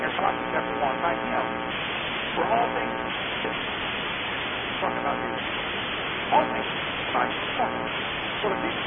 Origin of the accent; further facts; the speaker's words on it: East Peoria, Illinois, United States; Came back to East Peoria, my hometown there.